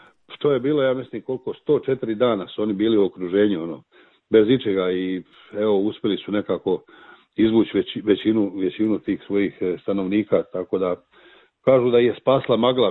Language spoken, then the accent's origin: Croatian; Slunj, Karlovac County, Croatia; Jer ja sam rodom gore iz Slunja